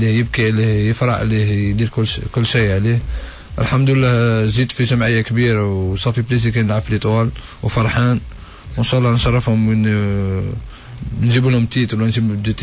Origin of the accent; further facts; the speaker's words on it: Oran, Oran Province, Algeria; اصحابي مازال قاعدين يشجعوا فيا في وهران وفي حومتي